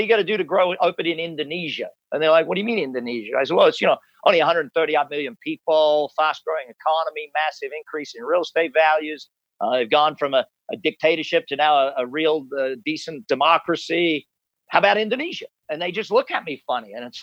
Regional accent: Australia; And I said, well, I'm from Australia. I talk to everybody

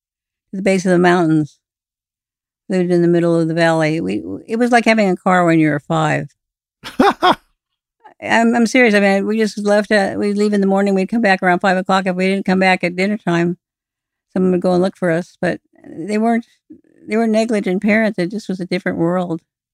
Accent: Tucson, Arizona, United States; Well, we didn't have a television. It felt like its own world when I got to school

